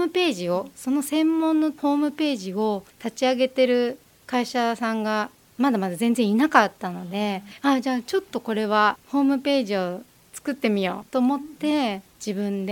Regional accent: Fujisawa, Kanagawa, Japan; 藤沢市の出身です、

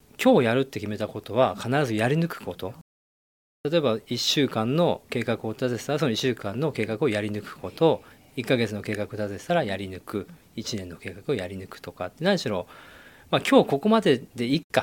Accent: Fujisawa, Kanagawa, Japan; 出身は藤沢の鵠沼でして、もともとずっと結婚するまでは海沿い、海の方に住んでました。で、結婚してから藤沢の全業とか、いわゆるその中部ですね、そちらの方に今までずっと住んでるんですけれども

